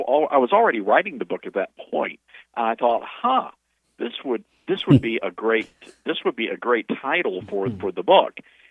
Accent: Memphis, Tennessee, United States; And you fellas know that I'm from Memphis, Tennessee. So I'm just a Southerner as they come

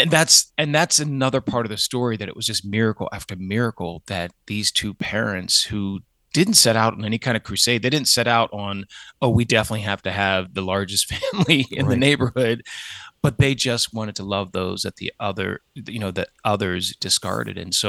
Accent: Pennsylvania, United States; So growing up in the … on a farm in Lancaster County, Pennsylvania, was really just an incredible experience

